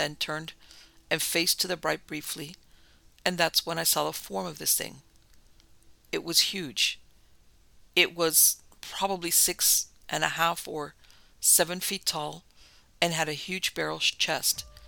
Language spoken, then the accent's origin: English; Arkansas, United States; I was born and raised in Arkansas, out in the middle of nowhere.